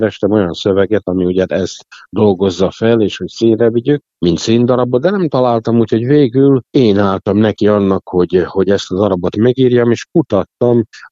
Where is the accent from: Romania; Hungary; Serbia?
Serbia; Subotica, Vojvodina; born there; Tehát én szabadkai születésű vagyok, ugye hát az elszakított területen születtem